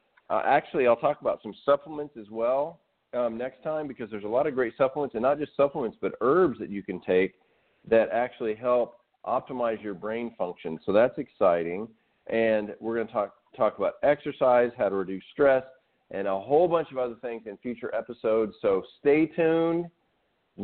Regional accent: Arkansas, United States; I grew up in Arkansas where it was like you're either in or out

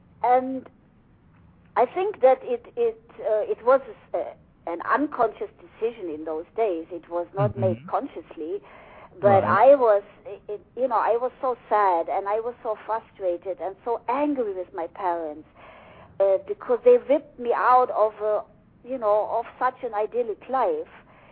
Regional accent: Germany; I was born in East Germany, communist Germany in those days, and we lived in a small village. It was paradise for a child, you know, hardly any cars.

